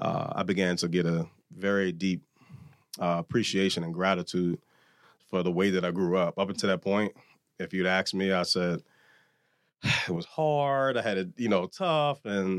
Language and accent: English; Lynchburg, Virginia, United States; I grew up in Rivermont. I like to tell people I grew up on both sides of Rivermont. Mm. And if you're not familiar with Lynchburg, Rivermont Avenue is an area in Lynchburg, Virginia.